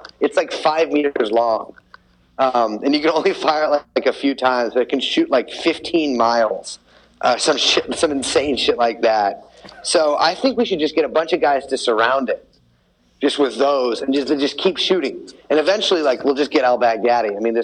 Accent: Canada; man, I'm fucking Canadian.

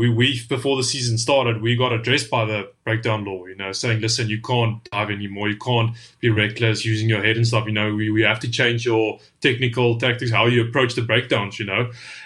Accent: South Africa; And for me, growing up in South Africa, you know, how special wasn't it, you know, to be involved in a country which is so big on the rugby

